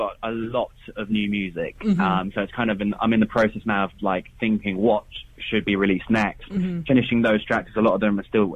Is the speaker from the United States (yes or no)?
no; Mombasa, Mombasa County, Kenya; So I was born and raised in Mombasa, Kenya, so East Africa.